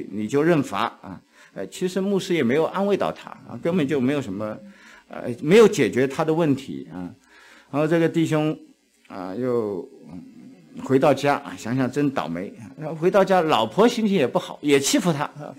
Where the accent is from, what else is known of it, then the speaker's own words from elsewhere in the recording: China; now in Canada; 我们中国人啊，我们在中国的时候我们怕当官的